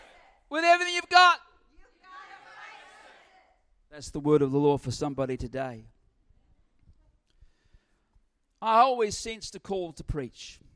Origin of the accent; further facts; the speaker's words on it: Dunedin, Otago, New Zealand; born there; I was born in Dunedin.